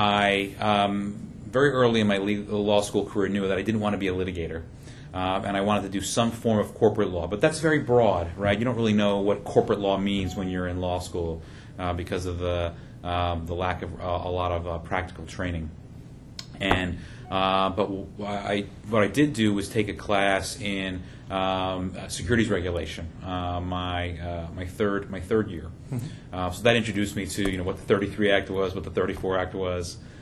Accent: New York, United States; born there; Well, I was born out in Long Island, Suffolk County

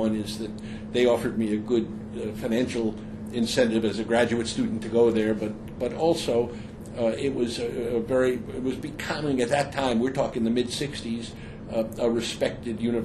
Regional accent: Bronx, New York, United States; I'm from New York City, so I'm back home at the moment, although I was born and raised in the Bronx, not here in Manhattan.

